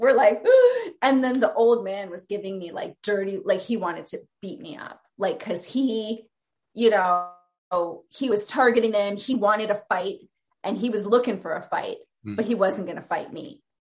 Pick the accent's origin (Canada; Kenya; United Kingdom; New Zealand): Canada; now in New York, United States; And I'm like, oh my God, where are you from? I'm Canadian.